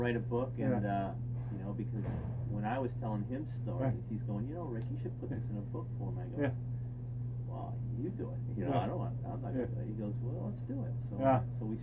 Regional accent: Montpelier, Vermont, United States; born or raised there; also born or lived in Providence / Warwick

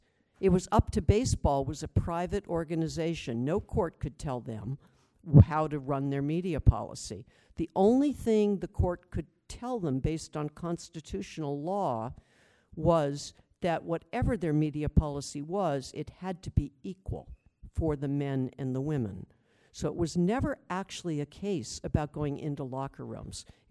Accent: Massachusetts, United States; also born or lived in Iowa City, United States; I was born in Iowa City, and we moved to Western Massachusetts, where my father took a job as a professor at UMass Amherst.

